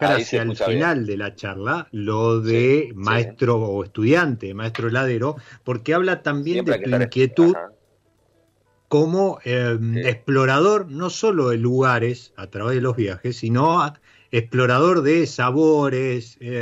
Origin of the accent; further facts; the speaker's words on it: Argentina; ¿Hoy tenemos una identidad como argentinos en la cocina?